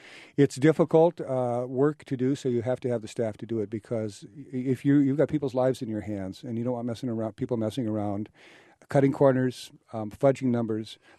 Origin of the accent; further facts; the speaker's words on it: North Dakota, United States; I grew up in North Dakota. One in every nine North Dakotans is served by Lutheran Social Services, but there aren't many of us up there, so that's why I'm in Illinois.